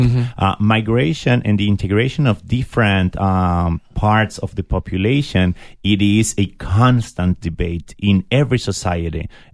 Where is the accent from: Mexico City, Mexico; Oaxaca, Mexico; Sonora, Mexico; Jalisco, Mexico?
Sonora, Mexico; now in Tucson, United States; And I am from Sonora State, so when the diplomatic career gave me the opportunity to come to Tucson, I felt it like coming back home